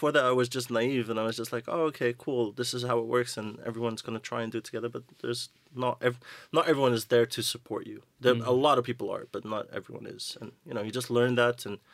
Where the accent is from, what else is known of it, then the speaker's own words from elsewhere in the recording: Netherlands; I'm from Holland, born and raised. My dad's Indian. My mom is South American. She's from Suriname